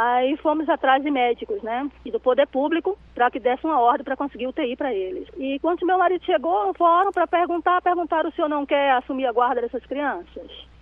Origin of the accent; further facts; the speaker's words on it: Paraíba, Brazil; now in Cruz Alta, Brazil; Saí da Paraíba, fui morar no Rio Grande do Sul, em Cruz Alta.